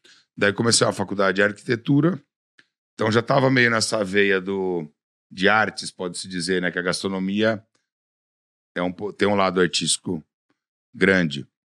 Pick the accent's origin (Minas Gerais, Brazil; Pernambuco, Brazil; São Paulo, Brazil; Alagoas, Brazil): São Paulo, Brazil; Ribeirão Preto; also born or lived in Piracicaba; Fiquei em Piracicaba até os 8 anos de idade. Com 8 anos de idade para 9, meu pai foi transferido numa empresa que ele trabalhava. Aliás, ele saiu da empresa que ele estava, foi contratado numa empresa em Ribeirão Preto. E aí nós fomos para lá